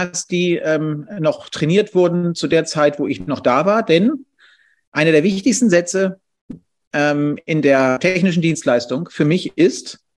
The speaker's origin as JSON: {"language": "German", "region": "Hamburg", "country": "Germany", "also_born_or_lived": "Munich / Frankfurt / Cologne", "said": "schon auch ein sehr stolzer Hamburger."}